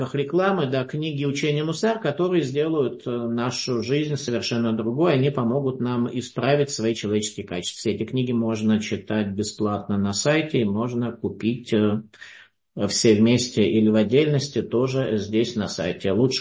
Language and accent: Russian; Russia; moved away; мы из России приехавшие, несомненно, являемся пришельцами в какой-то мере, да, то есть, ну, там, евреи по национальности